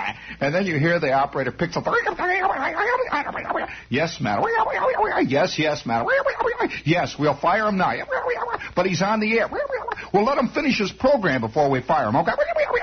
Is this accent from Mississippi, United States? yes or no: no; Indiana, United States; as I say, I came from Indiana, where they do have a certain native, native idiocy.